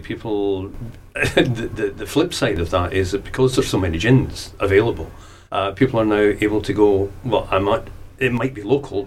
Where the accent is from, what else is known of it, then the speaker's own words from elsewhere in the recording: Scotland, United Kingdom; now in Brighton, United Kingdom; I go up to Scotland a lot, obviously, you know, just because I'm from Scotland.